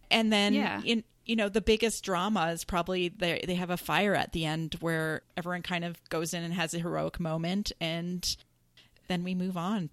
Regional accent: Canada; We're Canadian. So it's very important, that distinction.

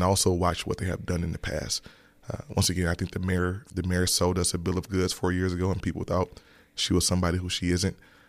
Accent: Chicago, Illinois, United States; I'm really from here, right? Mm-hmm. I grew up in Chicago. I went to summer camp at Chicago Parks. I'm a Chicago Public School graduate, kindergarten through 12th grade. I know this city, and I know her people, right?

